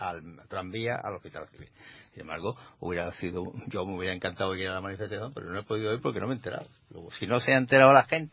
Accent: Málaga, Andalusia, Spain; cómo somos los malagueños a la hora de movilizarnos

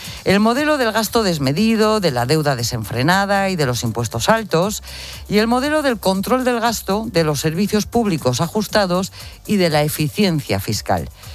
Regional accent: Burgos, Castile and León, Spain; que la alcaldesa de Burgos, mi pueblo, venga a visitarme para normalizar mi situación

